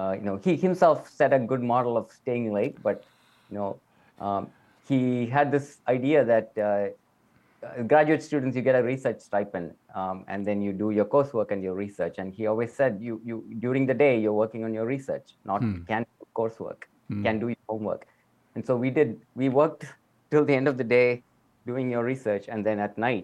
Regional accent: India; as a male growing up in India, you're not really in the kitchen very much.

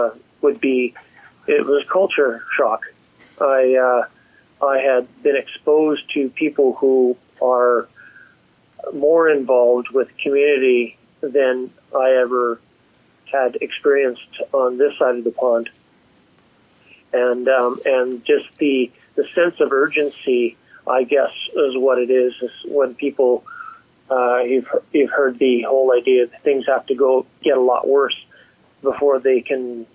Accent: Vancouver, British Columbia, Canada; born there; although I was born in Vancouver, I feel that I've grown up in Ireland. I've spent quite a bit of time there, living and working in the Irish community, in political circles and Irish Republican circles

